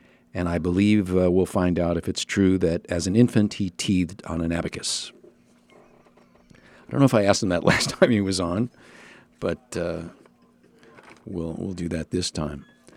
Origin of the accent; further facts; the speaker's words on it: New York, United States; And I grew up in New York. In New York, the guy would have like rolled into me and blew his horn.